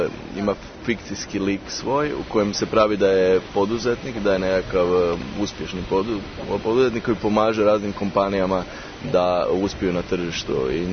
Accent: Rijeka, Primorje-Gorski Kotar County, Croatia; moved away as an adult; now in Zagreb, Croatia; ja sam iz Rijeke, a živim u Zagrebu od 2001. kad sam došao tamo na studij filozofije, ali je ono, Rijeku zapravo doživljavam kao svoj grad.

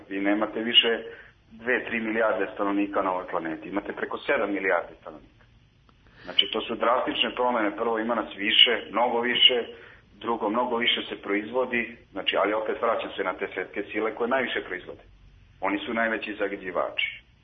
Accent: Valjevo, Šumadija and Western Serbia, Serbia; Ja sam iz Valjeva bio i u Valjevu.

